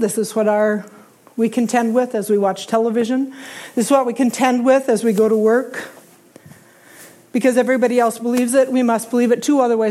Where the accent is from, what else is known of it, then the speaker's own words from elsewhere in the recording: South Dakota, United States; I'm from South Dakota.